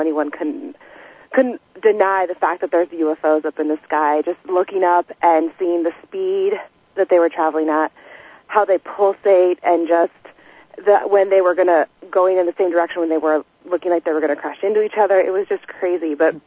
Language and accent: English; Corvallis, Oregon, United States; I'm from Corvallis.